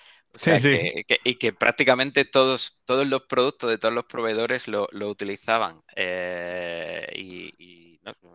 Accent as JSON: {"language": "Spanish", "town": "Seville", "region": "Andalusia", "country": "Spain", "moved": "as an adult", "lives_now": "Madrid, Spain", "said": "yo soy de Sevilla, llevo viviendo en Madrid también, no sé, 12, 13 años, como mucho hemos tenido que emigrar por temas laborales."}